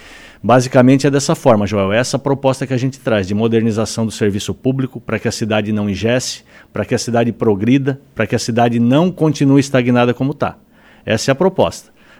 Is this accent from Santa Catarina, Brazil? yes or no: yes; Criciúma, Santa Catarina, Brazil; now in Urussanga, Brazil; sou de Criciúma, 43 anos, né? Resido aqui em Uruçanga há 11 anos